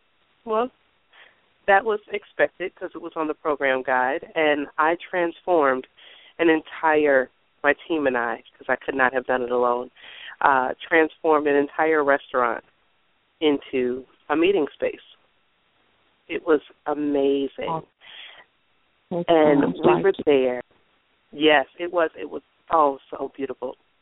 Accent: Minneapolis, Minnesota, United States; now in Mississippi Gulf Coast, United States; I am a transplant from Minneapolis, Minnesota. So people didn't know me.

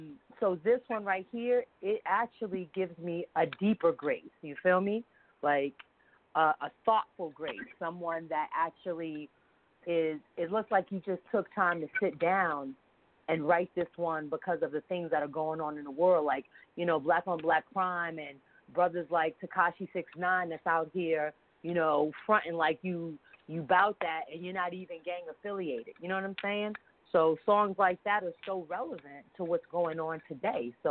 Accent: Bronx, New York, United States; So you would fit right in with my people because you know I'm from the Bronx, and a lot of my people's back at Virginia State rep New York City.

